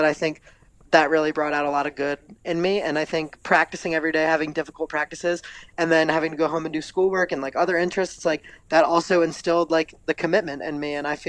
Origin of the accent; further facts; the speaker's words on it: Severna Park, Maryland, United States; now in Los Angeles, United States; I'm from Severna Park, Maryland, proudly. I play lacrosse here at USC in Los Angeles, California